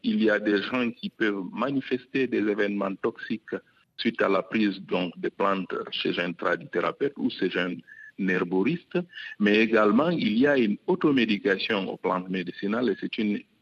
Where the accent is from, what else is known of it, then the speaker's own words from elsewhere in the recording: Guinea; Et par exemple, nous, chez nous, en Guinée